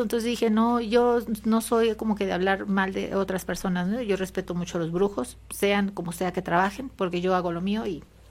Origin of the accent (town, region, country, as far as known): Orizaba, Veracruz, Mexico; born or raised there; also born or lived in Catemaco